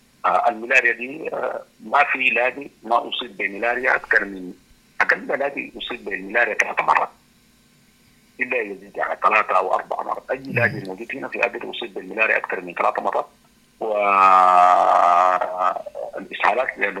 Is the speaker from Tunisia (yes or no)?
no; Sudan; moved away; لأنه فقدنا نحن بيوتنا وفقدنا بلدنا